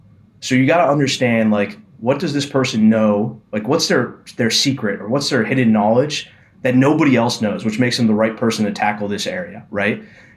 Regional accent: New Jersey, United States; I grew up in Jersey. I went to school in Pittsburgh.

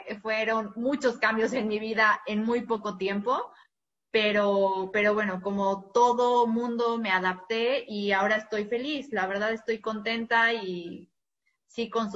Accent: Mexico; hablo español porque soy mexicana

